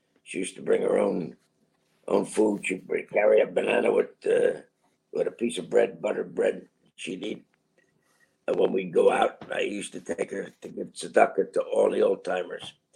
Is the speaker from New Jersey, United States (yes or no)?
yes; Newark, New Jersey, United States; Newark and suburbs, Mayport, New Jersey.